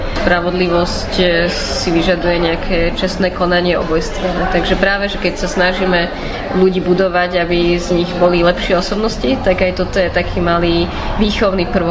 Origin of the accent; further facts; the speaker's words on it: Bratislava, Bratislava Region, Slovakia; Teda som rodená Bratislavčanka